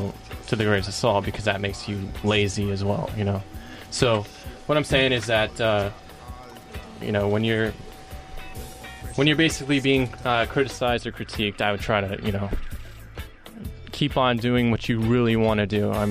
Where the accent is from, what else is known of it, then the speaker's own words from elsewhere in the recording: Fremont, California, United States; also born or lived in Hayward; I was born in Hayward, and I was raised in Fremont.